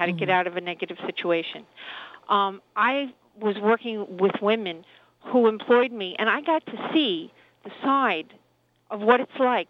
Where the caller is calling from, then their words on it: Queens, New York, United States; I'm calling from Queens.